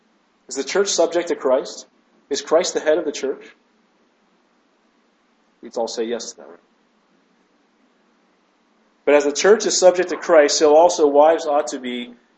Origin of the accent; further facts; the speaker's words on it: United States; Now, as an American, right, in our culture, who do we give respect to?